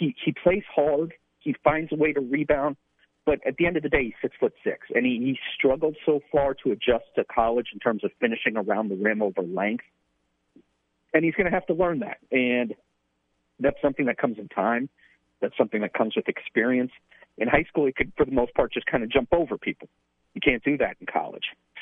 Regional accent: Cincinnati, Ohio, United States; I'm from Cincinnati, Ohio, and it is Xavier University.

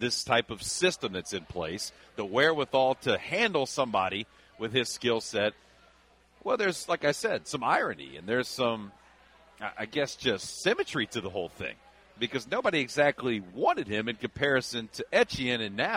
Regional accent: Louisiana, United States; Growing up in South Louisiana, following LSU.

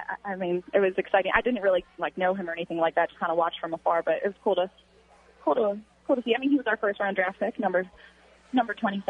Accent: Buffalo, New York, United States; I'm from there, born and raised in Buffalo.

